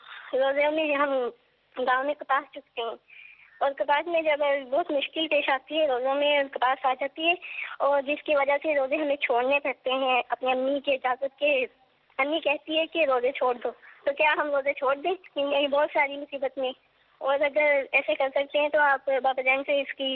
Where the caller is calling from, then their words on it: Sanghar, Sindh, Pakistan; میرا شہر سانگر ضلع ہے اور میں گاؤں سے بات کرتی ہوں،